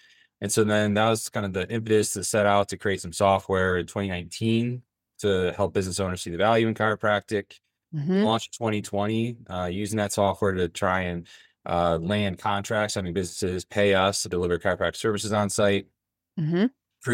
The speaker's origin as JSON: {"language": "English", "region": "Michigan", "country": "United States", "said": "So I am from Michigan originally, and my mother was a nurse at University of Michigan in Ann Arbor when I was a kid."}